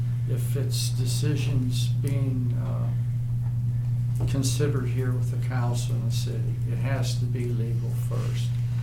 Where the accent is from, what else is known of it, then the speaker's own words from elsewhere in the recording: Weirton, West Virginia, United States; The town that I was raised in, I'm from Weirton, West Virginia, part of the Rust Belt